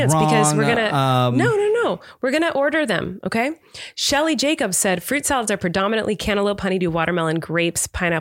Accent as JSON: {"language": "English", "country": "Australia", "also_born_or_lived": "Japan", "said": "I'm from Australia, and when I lived in Japan"}